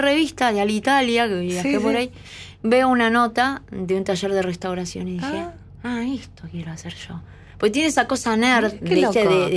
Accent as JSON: {"language": "Spanish", "town": "Hurlingham", "region": "Buenos Aires Province", "country": "Argentina", "said": "Yo soy de Hurlingham."}